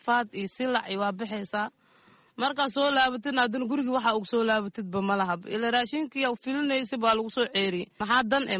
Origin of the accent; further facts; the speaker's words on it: Mogadishu, Banaadir, Somalia; aniga muqdisho ka imaaday